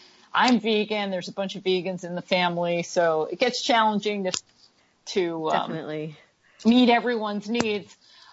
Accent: New York, United States; accent: New York; You're hearing my New York accent come out.

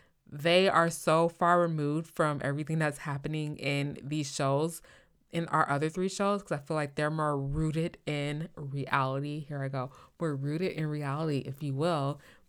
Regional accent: Midwest, United States; accent: Midwestern; I'm not going to go into it in case my Midwestern accent took over.

